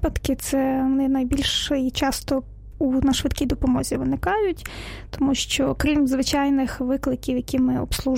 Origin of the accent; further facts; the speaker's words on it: Sambir, Lviv Oblast, Ukraine; also born or lived in Uzhhorod; Я з маленького мальовничого містечка, місто Самбір, це Львівська область. От, я там народилася, ходила в школу.